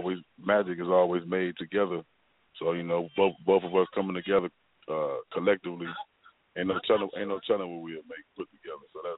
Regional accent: Chicago, Illinois, United States; now in Atlanta, United States; Chicago, but I'm in ATL.

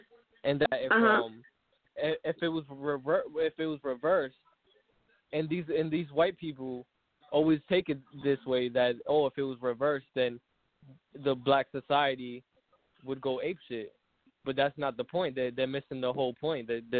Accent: New York, United States; So let's just go by … I'm from New York.

